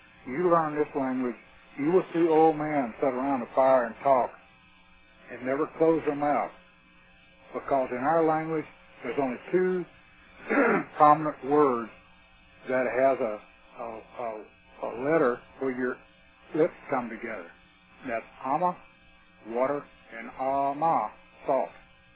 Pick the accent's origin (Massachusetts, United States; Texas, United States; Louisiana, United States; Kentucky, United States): Texas, United States; I've lost Spanish I used to speak because I'm from South Texas.